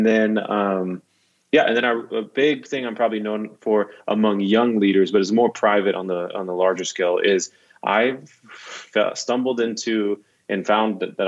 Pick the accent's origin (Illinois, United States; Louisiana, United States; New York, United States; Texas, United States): Texas, United States; Dallas; moved away; And so I'm half South African, half Mexican, dude. Nice. From Dallas. I've been in Dallas, honestly, my whole life until 4 months ago